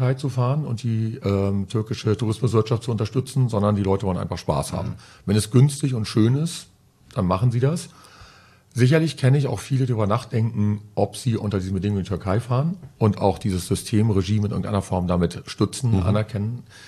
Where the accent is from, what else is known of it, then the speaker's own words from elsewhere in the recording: Hamburg, Germany; Ich bin Hamburger gebürtig, das stimmt.